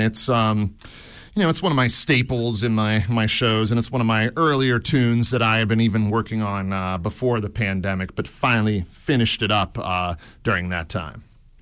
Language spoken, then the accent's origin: English; Moon Township, Pennsylvania, United States; now in Morningside, United States; I'm from Moon Township near the city, yes, originally.